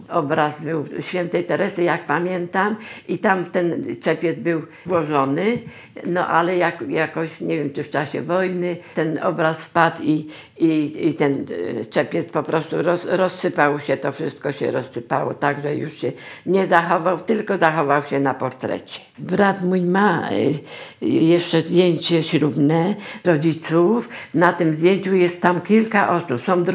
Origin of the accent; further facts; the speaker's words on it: Kraków, Lesser Poland, Poland; Od urodzenia mieszkam tu właśnie w Bronowicach Małych.